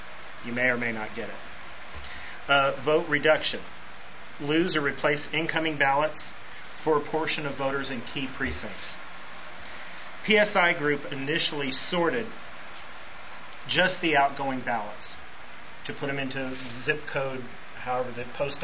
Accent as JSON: {"language": "English", "region": "Texas", "country": "United States", "tie": "born or raised there", "said": "But they also left, in my home state of Texas, 310,000 voter basically 310,000 voters' private, personal information out on a website"}